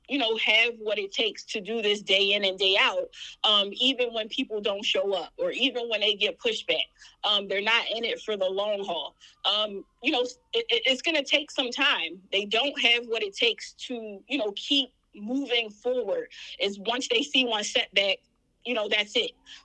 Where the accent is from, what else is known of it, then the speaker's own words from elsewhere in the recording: Philadelphia, Pennsylvania, United States; Yeah, and, you know, that's where I come from. I'm from West Philly.